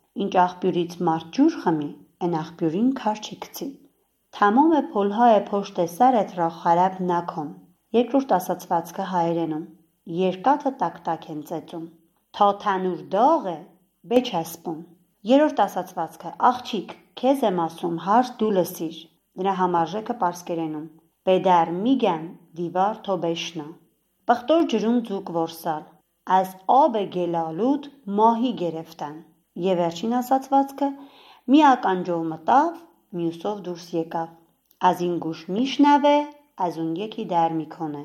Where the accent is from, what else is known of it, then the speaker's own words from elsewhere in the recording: Armenia; also born or lived in Iran; Հայաստանից, ծնվել եմ Իրանում, մեծացել եմ հայրենիքում